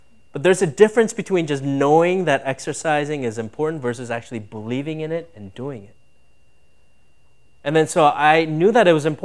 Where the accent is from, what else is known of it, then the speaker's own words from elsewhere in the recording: Minnesota, United States; also born or lived in Michigan; When I was growing up in Minnesota, I saw poor people, right?